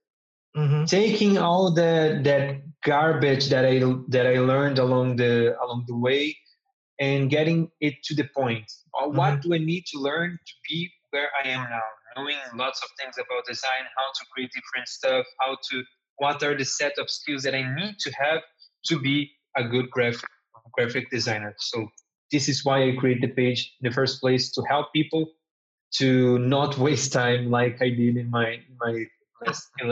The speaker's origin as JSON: {"language": "English", "country": "Brazil", "second_language": "English", "lives_now": "Portugal", "said": "I come from Brazil. I live in Portugal right now, but I come from Brazil."}